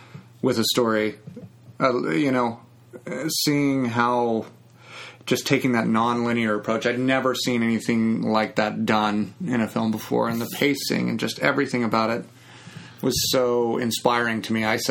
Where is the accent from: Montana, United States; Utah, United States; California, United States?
Utah, United States; I'm from Utah, was raised Mormon. You know, that was a really big part of my life and my family's life and all of that.